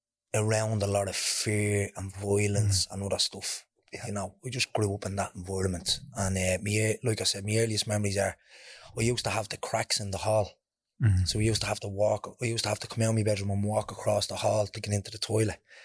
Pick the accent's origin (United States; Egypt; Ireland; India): Ireland; Ballymun, Leinster; So I'm from Ballymun. I was obviously grew up here. Lived in Balbuch Alliance starting off.